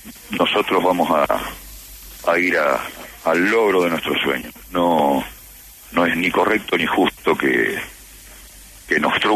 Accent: Buenos Aires, Argentina; Yo nací en Buenos Aires, en Argentina. Crecí en, digamos, mi niñez, mi infancia fue en Argentina.

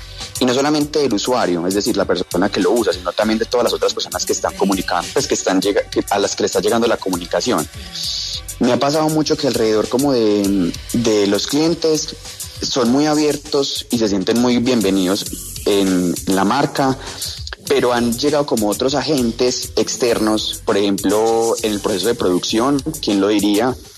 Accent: Colombia; me he dado cuenta que igual es algo que hace parte de nuestro ADN como colombianos y como latinos.

